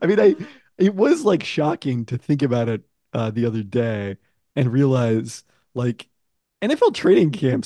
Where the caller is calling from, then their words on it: Seattle, Washington, United States; We're actually coming to you from separate locations. I'm in Seattle, Washington